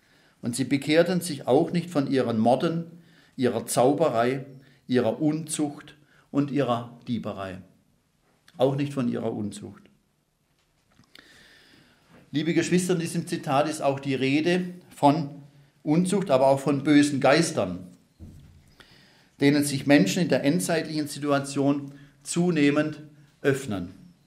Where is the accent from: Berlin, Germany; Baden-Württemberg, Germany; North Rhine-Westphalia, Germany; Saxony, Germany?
Baden-Württemberg, Germany; Pforzheim; in meiner Heimatstadt Pforzheim stehen inzwischen 4 kirchliche Gemeindehäuser leer.